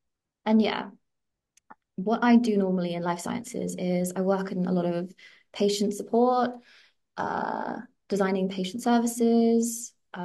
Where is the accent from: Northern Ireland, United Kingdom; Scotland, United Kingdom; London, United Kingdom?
Northern Ireland, United Kingdom; Belfast; now in Canterbury, United Kingdom; So I'm actually from Belfast in Northern Ireland. So I think I kind of moved around a lot in my life before I ended up at Kent.